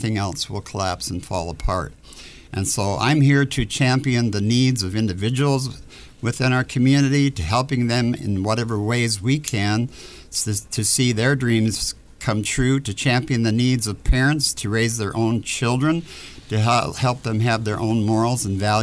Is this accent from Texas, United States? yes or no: yes; Austin, Texas, United States; I was born and raised in Austin, grew up in Austin, and have found Austin to be my home through the years. Even when we didn't live here, my parents lived here.